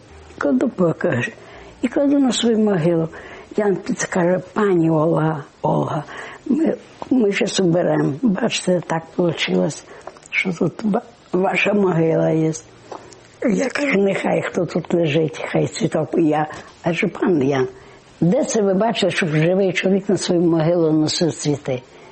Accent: Ukraine; Мы с Украины, ура!

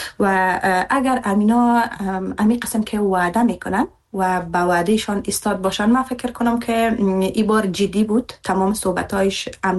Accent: Afghanistan; ما زنان افغانستان و که در بیرون از افغانستان هستیم

